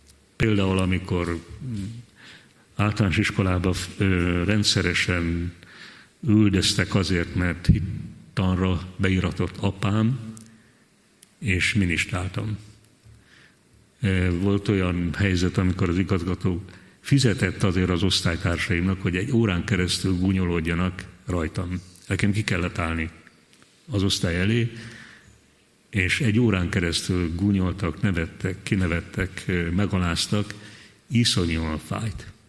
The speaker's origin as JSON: {"language": "Hungarian", "town": "Tapolca", "region": "Veszprém County", "country": "Hungary", "tie": "born there", "said": "amikor megszülettem a tapolcai kórházba, és vittek haza a szülőfalumba"}